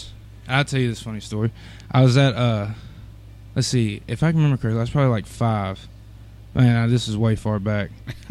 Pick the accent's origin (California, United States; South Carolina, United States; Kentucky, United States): Kentucky, United States; Nortonville; also born or lived in Madisonville / Dawson Springs; I was born there. I spent a lot of my childhood just south of there in Nortonville, Kentucky.